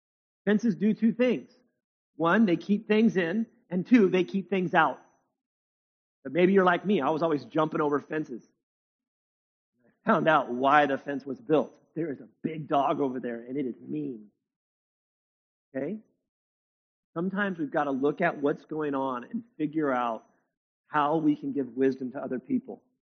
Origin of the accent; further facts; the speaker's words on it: California, United States; I remember growing up in California, every single election year, we're going to improve schools.